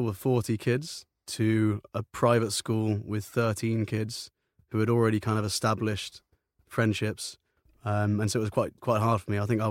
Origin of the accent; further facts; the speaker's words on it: Bristol, South West England, United Kingdom; also born or lived in Aldershot / Wiltshire; Yeah, so we moved from Aldershot to Bristol. And initially, I was born in Bristol, but then very soon we moved to Aldershot. Then we moved back again to Wiltshire